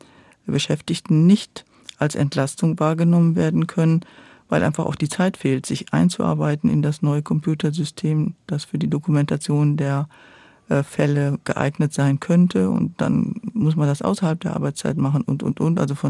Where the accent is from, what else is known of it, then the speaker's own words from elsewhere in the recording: Duisburg, North Rhine-Westphalia, Germany; Ich komme ja aus Duisburg eigentlich